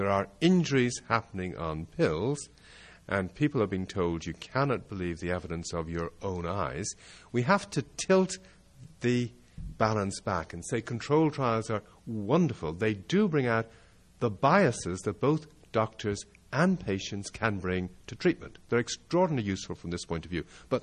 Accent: Ireland; I'm Irish and Catholic background, so I can say this and maybe the rest of you can't.

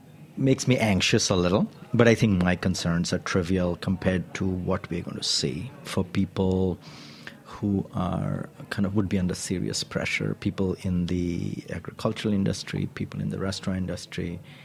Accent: India; I come from India. And in India, we have seen a similar reversal. I'm born into a Hindu family.

